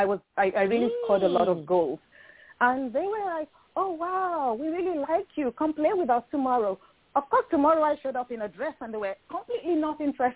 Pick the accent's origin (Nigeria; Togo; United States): Nigeria; growing up in Nigeria